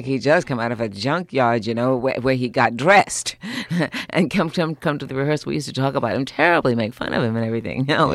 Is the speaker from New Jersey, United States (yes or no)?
no; Cleveland, Ohio, United States; now in Philadelphia, United States; having grown up in the North. I was born in Cleveland.